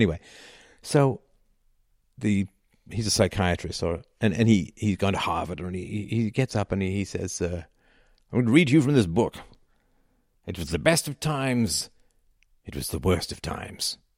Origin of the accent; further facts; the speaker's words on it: England, United Kingdom; as I grew up in England, of course.